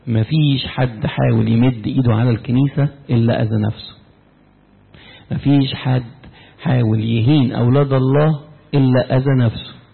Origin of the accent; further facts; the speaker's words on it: Upper Egypt, Egypt; accent: Sa'idi; بتكلم صعيدي، الحمد لله. يعني ايه؟ تنسى لغة بلدك؟